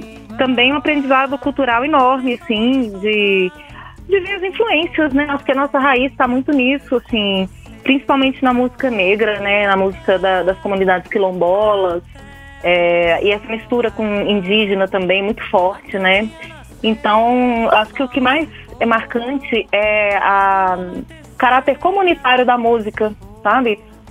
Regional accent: Goiânia, Goiás, Brazil; also born or lived in Barra do Garças; now in Brasília, Brazil; Isso, eu passei metade da minha infância em Goiânia e metade no Mato Grosso, em Barra do Garças, Mato Grosso.

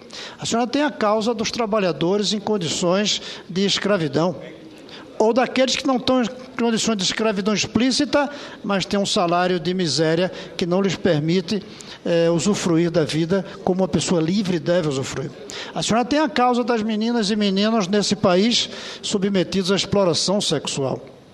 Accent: Brazil; Eu sentirei muito como brasileiro, como senador

